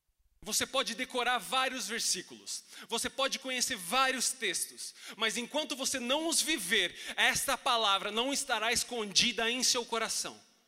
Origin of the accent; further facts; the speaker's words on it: Chile; now in Brazil; Eu nem devia estar no Brasil, eu sou chileno, nem deveria estar aqui no Brasil. Meus pais que me trouxeram